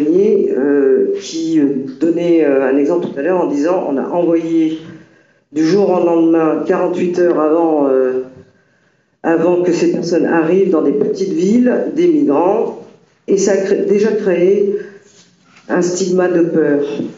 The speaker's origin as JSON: {"language": "French", "country": "France", "said": "Dans mon pays d'origine, je suis française"}